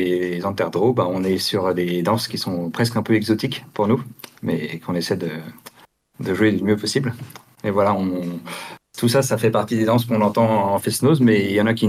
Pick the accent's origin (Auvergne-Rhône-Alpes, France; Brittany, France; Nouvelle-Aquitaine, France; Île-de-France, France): Brittany, France; Brest; Bah nous, on vient de comme moi, je viens de Brest